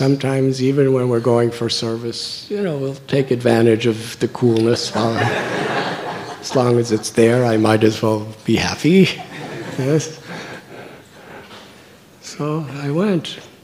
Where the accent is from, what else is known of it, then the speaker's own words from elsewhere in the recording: Chicago, Illinois, United States; I'm from Chicago. In the winter time, all you see is snow.